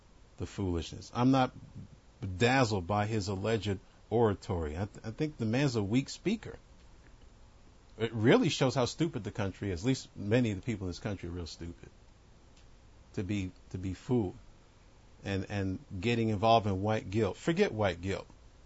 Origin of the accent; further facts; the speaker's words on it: New York, United States; And the ones that persecuted me when I was growing up in New York, they're dead too.